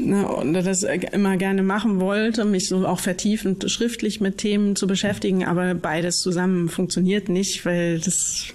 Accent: Mecklenburg-Vorpommern, Germany; ich komme aus Mecklenburg

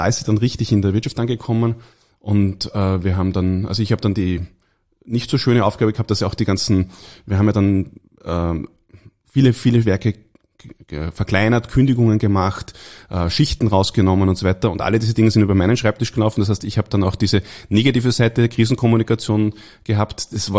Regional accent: Linz, Upper Austria, Austria; Ich bin ursprünglich Linzer, das heißt, ich bin eigentlich mit der Voestalpine auf groß geworden.

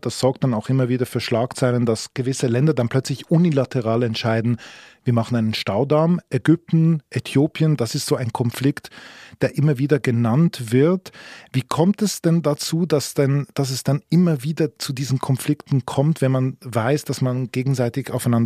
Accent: Switzerland

